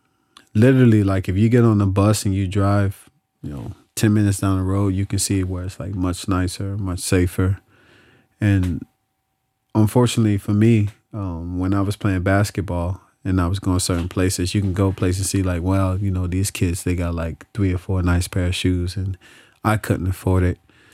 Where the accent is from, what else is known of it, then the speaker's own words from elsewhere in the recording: Trenton, New Jersey, United States; So, growing up in New Jersey, where I'm from, actually, Trenton, was tough.